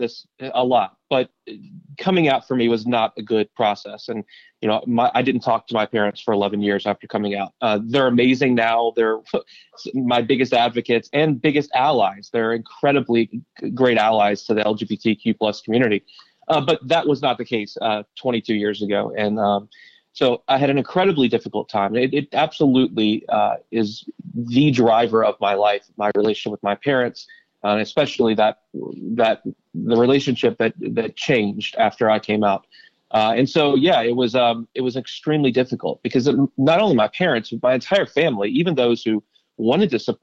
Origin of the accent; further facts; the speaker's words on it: Louisville, Kentucky, United States; Yeah, so I was raised in Louisville, Kentucky, actually a suburb of Louisville called Pleasure Ridge Park.